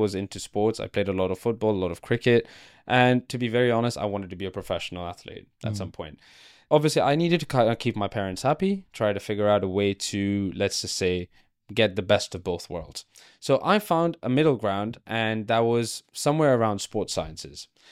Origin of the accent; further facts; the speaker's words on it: Dubai, United Arab Emirates; also born or lived in London; I am from Dubai. I was born and raised there. I lived in London for a couple of years, had a good time here for university before COVID happened. And going back into Dubai life was a bit hard